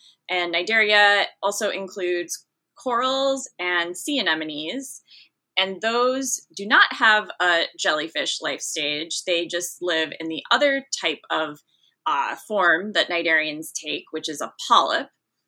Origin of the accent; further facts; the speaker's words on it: Minnesota, United States; Well, I grew up in Minnesota in the, like, I think to get further from the ocean, you have to go to Siberia.